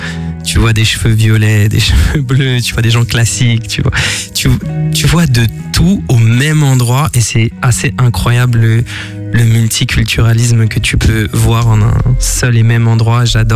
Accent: Paris, Île-de-France, France; Parce que je viens de Paris de base.

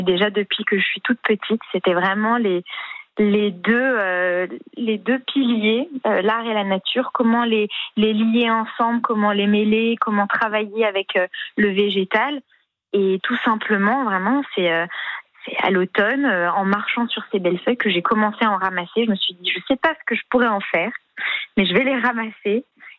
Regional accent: Paris, Île-de-France, France; Non, j'ai grandi à Paris, je suis complètement parisienne.

